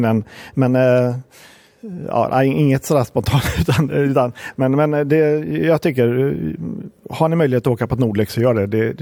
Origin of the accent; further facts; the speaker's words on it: Gothenburg, Västra Götaland County, Sweden; som var i Göteborg där jag är ifrån 2006.